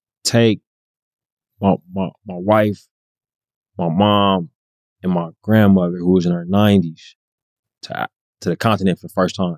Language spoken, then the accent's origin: English; California, United States; But I'm from the Bay Area, big Warriors fan, love Steph